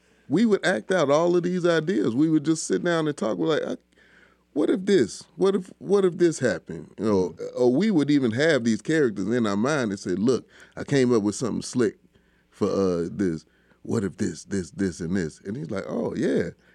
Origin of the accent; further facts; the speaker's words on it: Gary, Indiana, United States; Gary, Indiana.